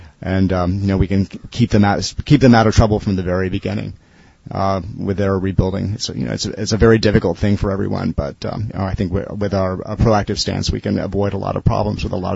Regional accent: Miami, Florida, United States; now in New Orleans, United States; Well, I'm from Miami, and Hurricane Katrina hit us in South Florida about 5 days before it hit here

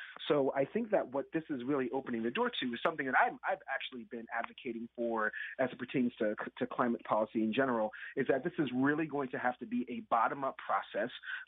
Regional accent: New York City, New York, United States; now in Seattle, United States; For instance, in my home state, I live in Seattle now, but grew up in New York City.

